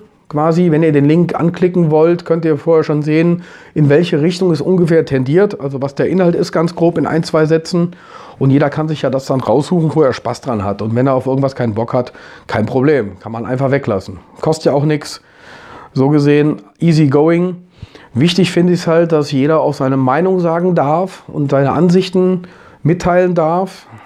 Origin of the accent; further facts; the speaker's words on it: Opladen, North Rhine-Westphalia, Germany; born there; Opladen geboren und war als Kind eigentlich erstmal